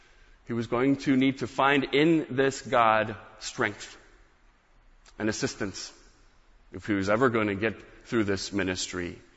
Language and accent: English; Michigan, United States; Growing up in Michigan, we went up to Mackinac Island sometimes.